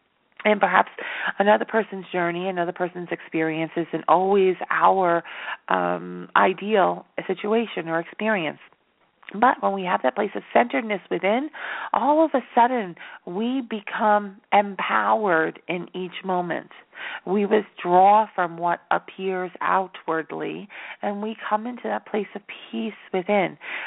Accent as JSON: {"language": "English", "town": "New York City", "region": "New York", "country": "United States", "said": "and I am a New Yorker. I lived inside Manhattan for years upon years, never dreamt I would be anything but a New Yorker."}